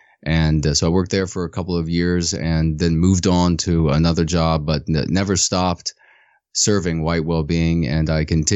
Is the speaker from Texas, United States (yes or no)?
no; Virginia, United States; I'm a Southerner from Virginia, very proud of being a Southerner, and family fought in the war for Southern independence.